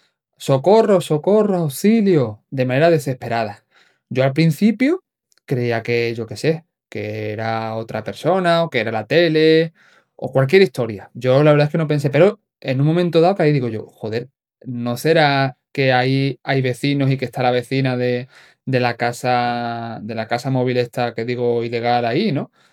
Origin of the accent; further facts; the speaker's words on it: Málaga, Andalusia, Spain; yo soy de Málaga, ¿vale? Y donde yo vivo también hubo, pues, la Dana